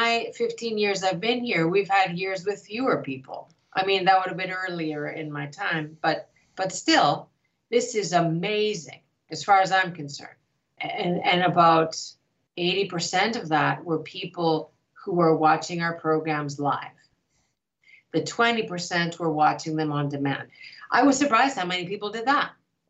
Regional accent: Greece; As you know, I grew up in Greece

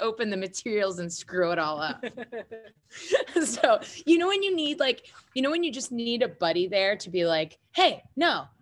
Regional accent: East Coast, United States; and I am from the East Coast.

